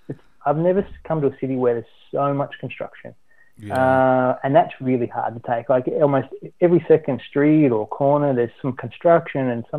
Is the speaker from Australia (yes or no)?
yes; Melbourne, Victoria, Australia; moved away; I'm from Melbourne, but I mean, winters there are, you know, barely drops below 4 or 8 degrees.